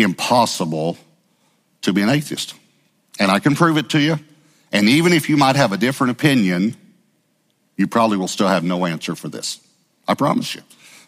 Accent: Texas, United States; I grew up in East Texas, so I know there's a Paris, Texas because we beat them in football.

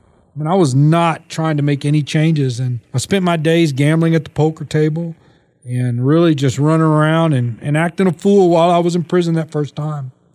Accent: Texas, United States; I'm going to go start over in Texas. That's where I'm from. Going back home to my home state

